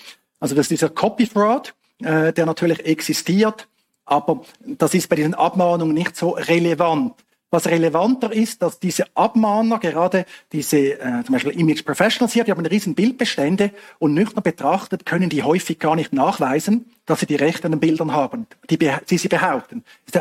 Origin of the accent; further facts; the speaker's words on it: Switzerland; als bei uns in der Schweiz